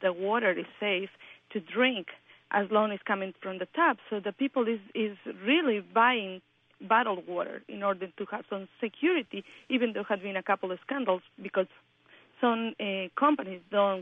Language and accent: English; Mexico; English is a second language; because I am originally from Mexico